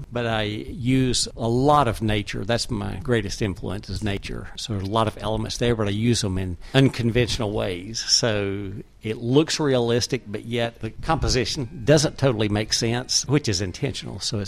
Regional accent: Tennessee, United States; Well, I grew up in East Tennessee, but I've lived in Nashville for 40-plus years

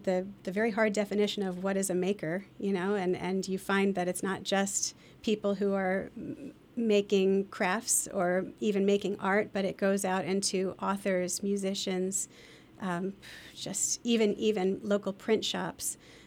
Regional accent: Bath, Pennsylvania, United States; Well, I'm Lehigh Valley born and raised. I grew up in Bath and went to Northampton High School.

